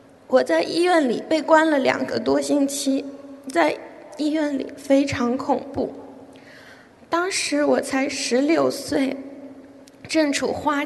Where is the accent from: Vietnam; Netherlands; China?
Netherlands; Chinese is a second language; 我来自荷兰，今年22岁。我出生在一个家庭条件比较富裕的家庭